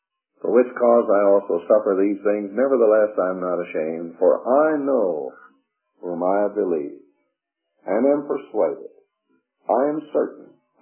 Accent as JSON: {"language": "English", "region": "the South", "country": "United States", "accent": "southern", "said": "I grew up in the Scotch community when I was a boy. Almost spoiled my southern accent because the Scotch, you know, got a butter on their tongues."}